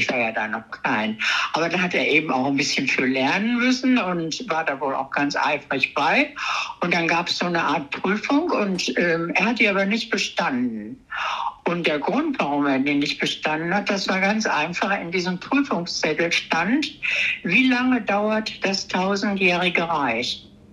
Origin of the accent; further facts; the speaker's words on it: Hagen, North Rhine-Westphalia, Germany; born there; ich bin geboren in Hagen in Westfalen. Das ist eine schöne Stadt zum Eingang zum Sauerland, nennt sich das immer. Also zu einem waldigen Gebiet hier im Westen.